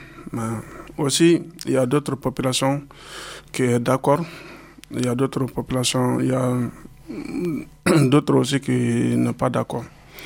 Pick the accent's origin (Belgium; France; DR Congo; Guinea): Guinea; French is a second language; je suis d'accord avec lui parce que je suis guinéen. Je veux que la Guinée soit avance mieux.